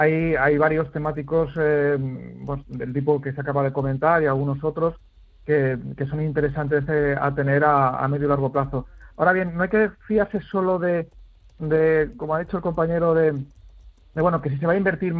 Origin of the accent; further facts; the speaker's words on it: Salamanca, Castile and León, Spain; Este paisano mío, porque yo también soy de Salamanca